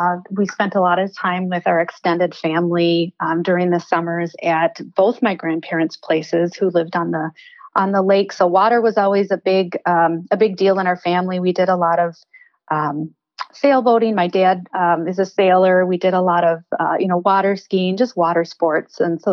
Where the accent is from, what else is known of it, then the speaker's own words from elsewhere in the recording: Honolulu, Hawaii, United States; born there; I joke with people that I'm an island girl. So I actually was born in Honolulu, Hawaii. My mother and father were there because my dad was an engineer for the U.S. Navy. And so that's where he was based.